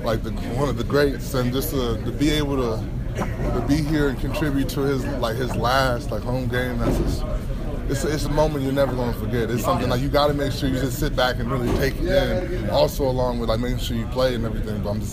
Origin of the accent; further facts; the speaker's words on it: Wisconsin, United States; I grew up, I'm from Wisconsin. Okay. So, I grew up a Packer fan.